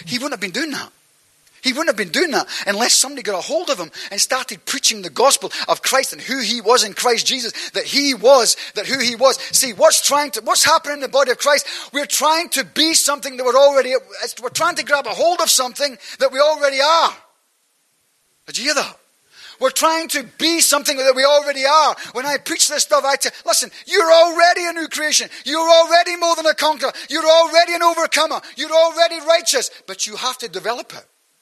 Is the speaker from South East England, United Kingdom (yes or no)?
no; Scotland, United Kingdom; People say, oh, where are you from? I'm from Scotland. No, I'm actually from heaven.